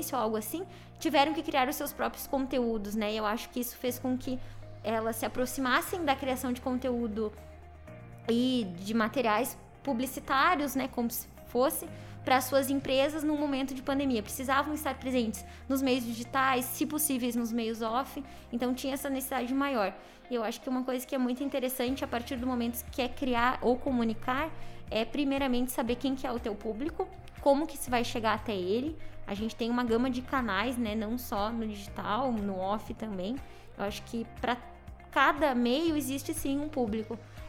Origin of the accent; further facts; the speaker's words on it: Pelotas, Rio Grande do Sul, Brazil; moved away; Eu moro aqui agora há 8 anos, eu vim de Pelotas, do Rio Grande do Sul, longe